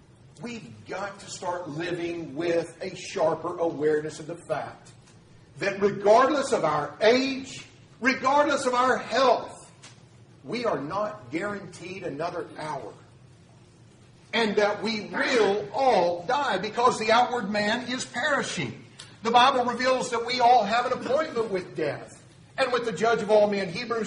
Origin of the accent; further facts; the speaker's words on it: Tuttle, Oklahoma, United States; in that little town I grew up in Tuttle, Oklahoma